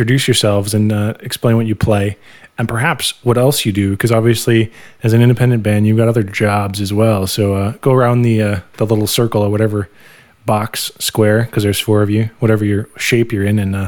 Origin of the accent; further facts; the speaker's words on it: Hopkins, Minnesota, United States; you guys are based in my hometown. Well, actually, I suppose I was from Hopkins, so I was from the Minneapolis side